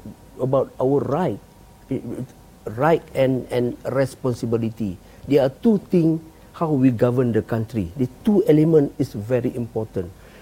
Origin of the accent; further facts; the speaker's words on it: Malaysia; We are citizen. We are Malaysian.